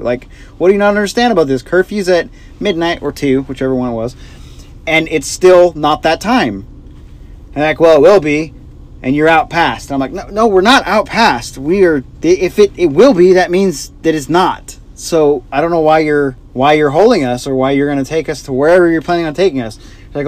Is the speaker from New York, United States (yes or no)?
yes; New York City, New York, United States; I grew up in the Bronx my whole life. I ain't never been in cuffs.